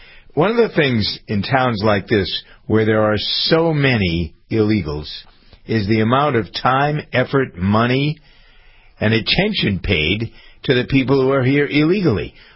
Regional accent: Framingham, Massachusetts, United States; Okay, so in Framingham, my hometown, the present police chief announced he was putting in his papers yesterday.

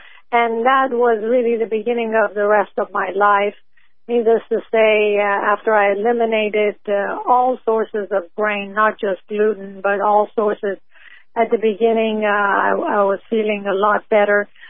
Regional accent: France; And grew up in Europe, as you know. I was raised in France, and the baguettes, the croissants, and all the good foods were presented to me every day, and I was eating them.

